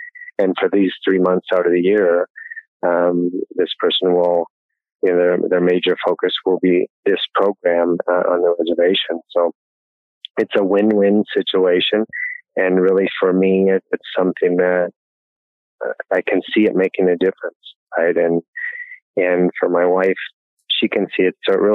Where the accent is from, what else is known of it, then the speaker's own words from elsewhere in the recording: North Dakota, United States; And finally I said, you know, I'm from North Dakota